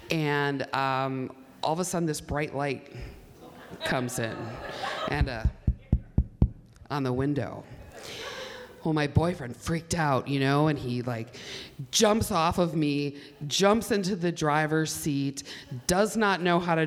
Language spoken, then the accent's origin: English; Milwaukee, Wisconsin, United States; So I grew up in Milwaukee. I grew up by the old county stadium. And that parking lot was a big part of my childhood and adolescence.